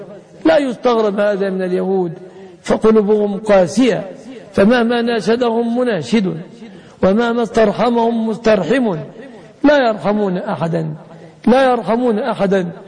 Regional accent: Egypt; بلادنا مصر

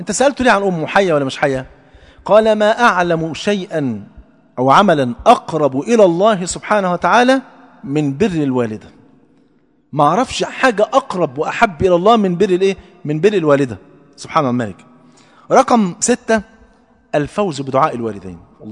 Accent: Egypt

